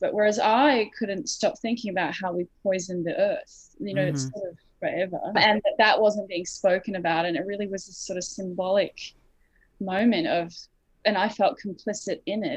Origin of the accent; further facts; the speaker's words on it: New York, United States; So we're from New York.